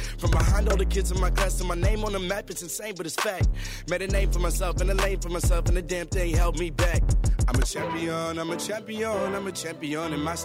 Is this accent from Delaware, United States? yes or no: no; Burlington, Vermont, United States; I'm a 23-year-old proud Black, Dominican, French-Canadian rapper, singer, songwriter, born and raised in Burlington, Vermont. Vermont is a place I call home.